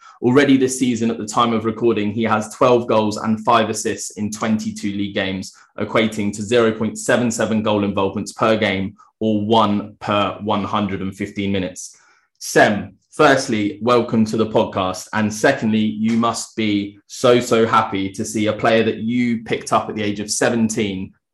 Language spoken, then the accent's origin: English; England, United Kingdom; I'm sat here as an English guy in Caracas